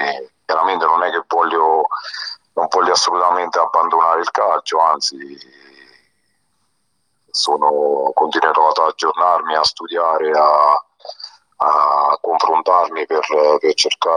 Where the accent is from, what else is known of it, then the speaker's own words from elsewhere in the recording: San Benedetto del Tronto, Marche, Italy; io sono di San Benedetto